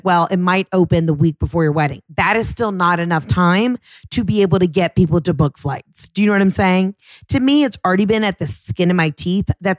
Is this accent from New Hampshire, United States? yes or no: yes; New Hampshire, United States; now in Greenville, United States; calling you from Greenville, but you know I'm from New Hampshire.